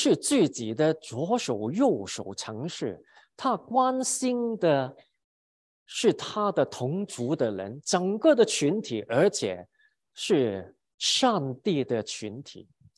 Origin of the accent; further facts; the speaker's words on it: China; 我们因为是外邦人啊，我们是中国人